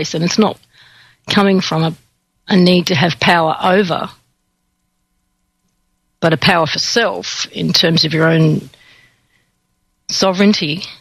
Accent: Australia; I'm Australian

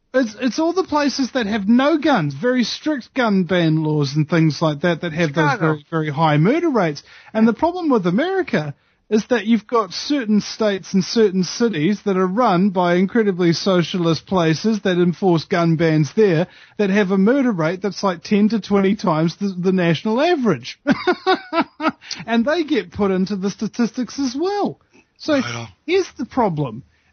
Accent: New Zealand; And again, I'm not Australian.

